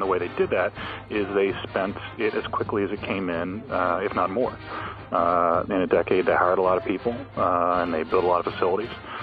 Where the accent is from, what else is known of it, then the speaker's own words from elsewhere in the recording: Pennsylvania, United States; I grew up outside Philadelphia.